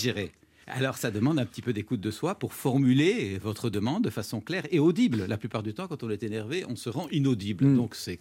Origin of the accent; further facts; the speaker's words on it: Belgium; Je suis belge.